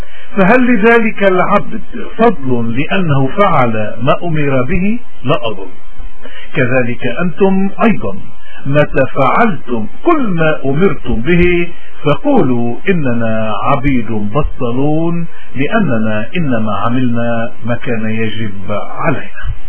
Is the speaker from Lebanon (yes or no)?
yes; Lebanon; نحن بممارساتنا خصوصا كلبنانيين معودين يكون عنا بتعاطينا مع الآخرين